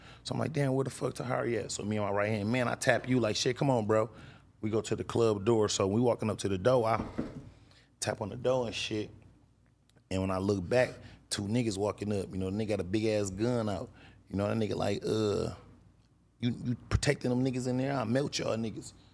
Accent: Grand Rapids, Michigan, United States; People be like, where you from, Detroit? No, I'm from Grand Rapids.

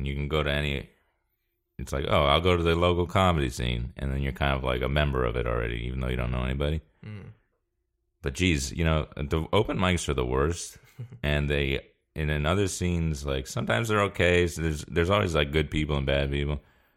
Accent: East Coast, United States; I'm from the East Coast. It's just, it made more sense.

